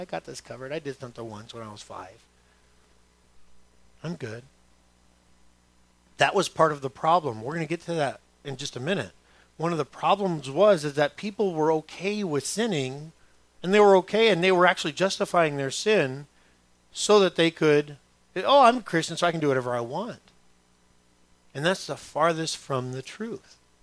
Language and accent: English; Los Angeles, California, United States; I grew up in East LA. I still go over there all the time. I'm there every week.